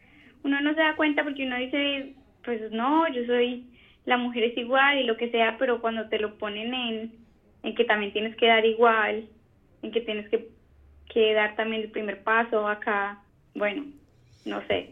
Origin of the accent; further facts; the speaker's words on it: Colombia; Pero como colombiana, sí te tengo que confesar que lo que más duro me ha dado